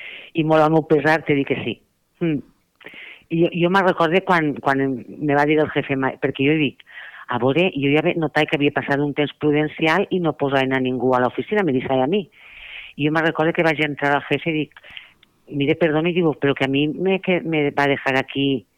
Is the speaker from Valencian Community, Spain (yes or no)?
yes; Vila-real, Valencian Community, Spain; no visc ací a Villarreal i per a mi Villarreal és el meu poble, és el meu poble.